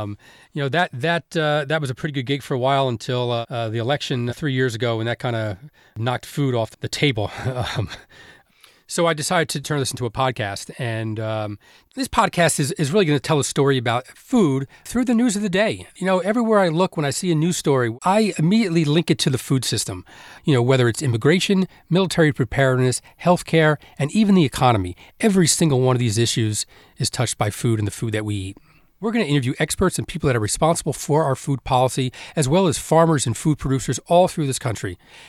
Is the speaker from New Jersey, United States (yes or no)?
yes; Elizabeth, New Jersey, United States; You know, I grew up in Elizabeth, New Jersey. Grew up in a kind of family where we had to be home every single night for dinner